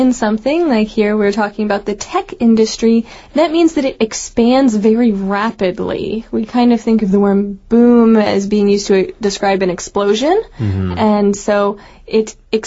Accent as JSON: {"language": "English", "country": "United States", "said": "Well, as an American, right, we have this idea of success"}